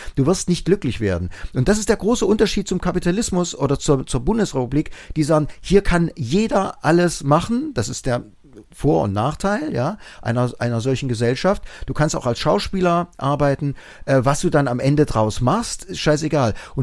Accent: East Germany, Germany; ich bin aus dem Osten, klar, ja.

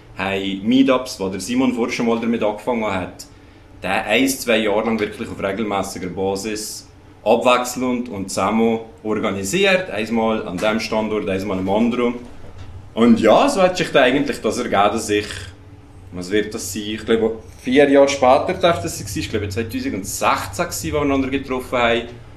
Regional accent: Switzerland; ah, wir sind die beiden Schweizer gut.

